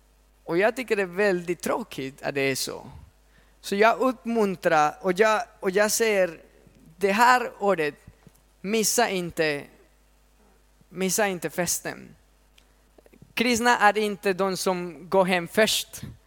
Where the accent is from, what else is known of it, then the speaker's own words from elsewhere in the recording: Colombia; now in Sweden; Jag är från Colombia